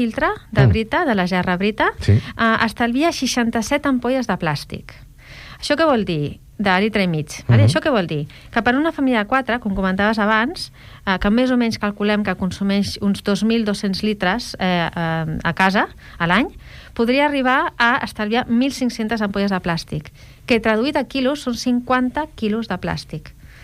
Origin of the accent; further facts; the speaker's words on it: Catalonia, Spain; Soc catalana, però la meva mare és anglesa.